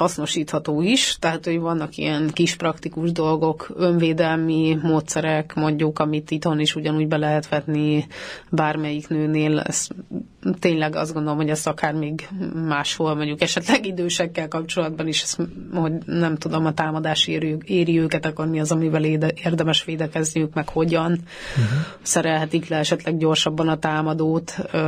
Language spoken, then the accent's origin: Hungarian; Hungary; azt gondolom, hogy magyarként eszméletlen borzasztó volt látni